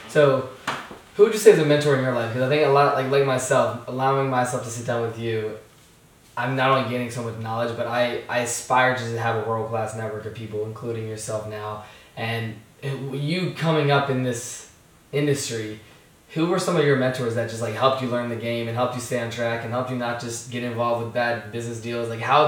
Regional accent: Virginia, United States; growing up, I wasn't around entrepreneurs. I grew up in Virginia, a small town

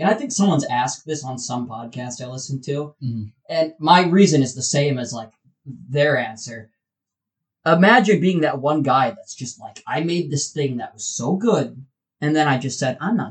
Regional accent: Ohio, United States; we're from Ohio, and he's not.

